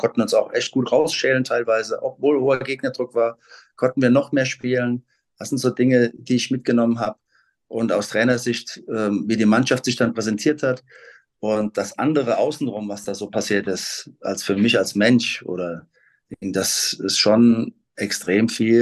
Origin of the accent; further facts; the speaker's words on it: Kaiserslautern, Rhineland-Palatinate, Germany; Also du wirst in Kaiserslautern geboren und bist automatisch mit dem FCK-Wappen wirst du großgezogen